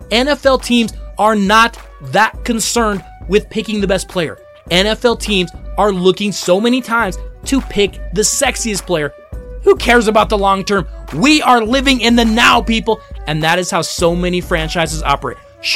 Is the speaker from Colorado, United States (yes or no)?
yes; Denver, Colorado, United States; at the number 10 pick, we have my hometown Denver Broncos